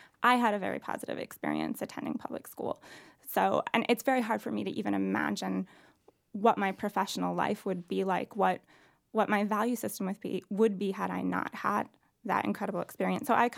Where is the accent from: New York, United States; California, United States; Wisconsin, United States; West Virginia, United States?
New York, United States; Ossining; I went back to my hometown, which is Ossining, New York, where I attended public school